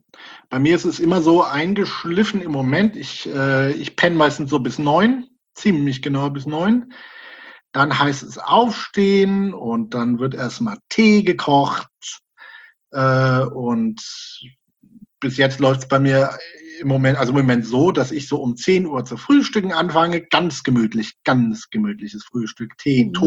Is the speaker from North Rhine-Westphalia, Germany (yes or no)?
no; Heidelberg, Baden-Württemberg, Germany; born there; wie gesagt, ich bin 33 und ja, woher ich lebe in Karlsruhe zurzeit, geboren bin ich in Heidelberg.